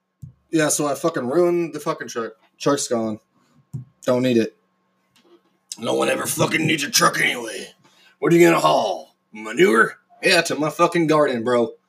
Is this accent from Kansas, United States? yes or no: yes; Kansas, United States; I'm from Kansas. There's fucking nothing going on